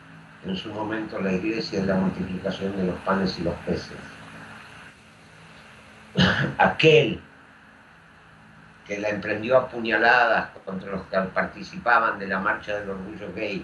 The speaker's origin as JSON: {"language": "Spanish", "country": "Israel", "said": "Soy israelí, orgulloso de un país que es un faro de libertad en una zona en que la libertad es un mito."}